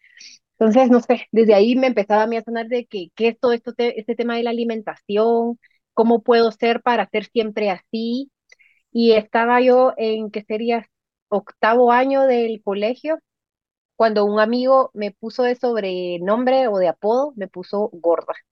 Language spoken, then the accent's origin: Spanish; Guatemala City, Guatemala Department, Guatemala; Yo estoy residiendo en Guatemala, soy de la ciudad de Guatemala, estudié en una universidad jesuita en mi país gracias a una beca que tuve desde el colegio.